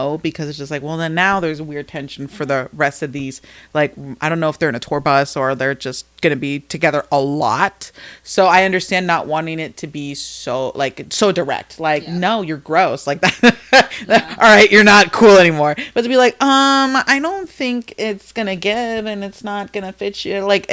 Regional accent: New Jersey, United States; You know, we're from Jersey, so if you just go down south, you'll see a lot of it.

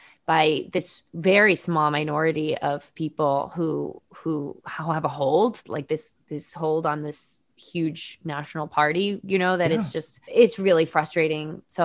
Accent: Connecticut, United States; Like I grew up in Connecticut, you know, close-ish to Sandy Hook.

